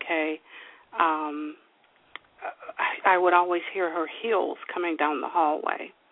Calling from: New Jersey, United States; Oh, in New Jersey.

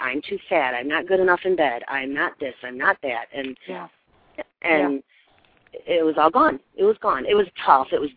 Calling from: Michigan, United States; I'm calling from Michigan.

